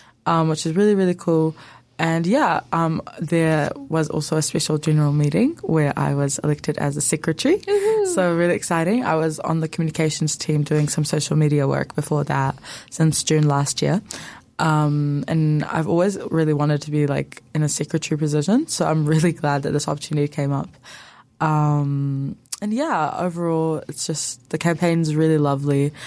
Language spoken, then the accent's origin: English; Palestine; now in Dunedin, New Zealand; because I'm from Palestine and Dunedin